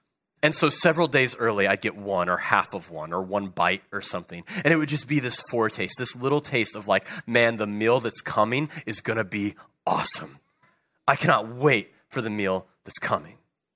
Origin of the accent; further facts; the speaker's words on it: Arkansas, United States; also born or lived in Ohio; I was born and raised in Arkansas. Arkansas is home. I love Arkansas. I had to do some time in Ohio for a while.